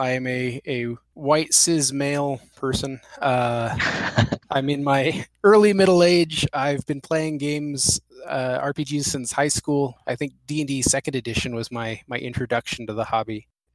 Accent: New Mexico, United States; which is a reference to my home state, New Mexico, here in the U.S., which is the land of enchantment.

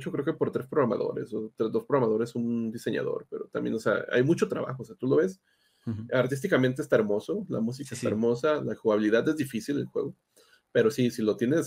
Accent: Mexico; aquí yo como mexicano, que aquí en México casi no pegaron

